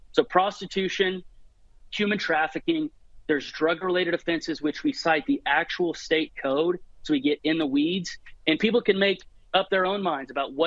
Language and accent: English; United States; I recognize that it's embarrassing for me as an American to have to say this to an international audience